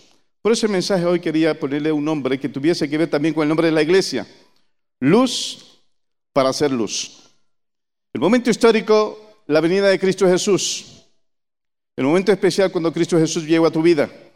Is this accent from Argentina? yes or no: no; Honduras; born there; Yo no pronuncio la Z como los españoles porque la costumbre nuestra, hondureño de nacimiento, pero español de corazón, pues no la pronuncio como la pronuncian los españoles.